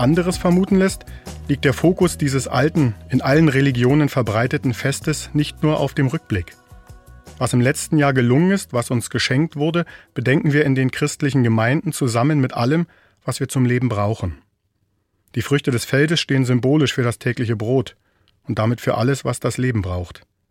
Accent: Germany; Der Anblick einer Warteschlange versetzt mich immer ein wenig in meine Kindheit in der DDR.

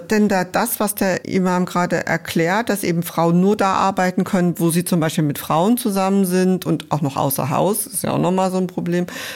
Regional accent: East Germany, Germany; Ich bin in der DDR aufgewachsen

